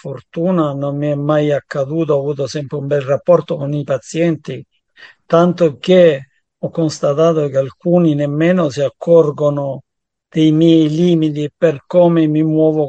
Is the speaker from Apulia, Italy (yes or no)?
yes; Nardò, Apulia, Italy; Sì, Nardò, provincia di Lecce.